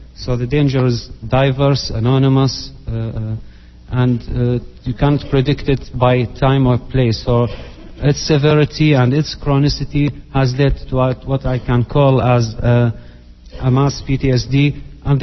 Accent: Iraq; moved away as an adult; I'm a psychiatrist from Iraq. I left Iraq in 2006.

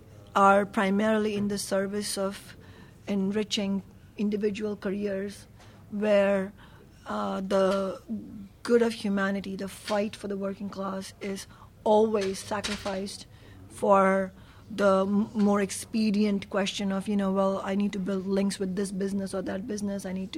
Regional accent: Mumbai, Maharashtra, India; I grew up in Mumbai, India

